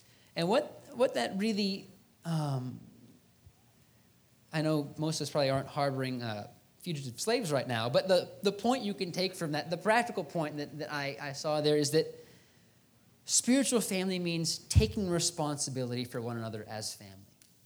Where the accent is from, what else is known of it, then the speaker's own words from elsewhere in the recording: Philippines; I'm reminded of when we were growing up in the Philippines.